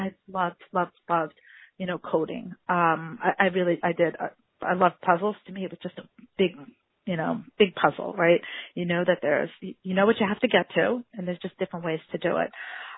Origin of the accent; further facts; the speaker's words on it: Brooklyn, New York, United States; So, you know, I'm a native New Yorker. I grew up here in Brooklyn. So I'm home.